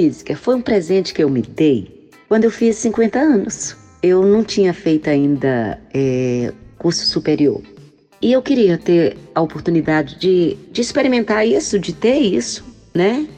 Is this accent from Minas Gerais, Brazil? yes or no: yes; Minas Gerais, Brazil; moved away; Isso me lembra muito minha infância em Minas Gerais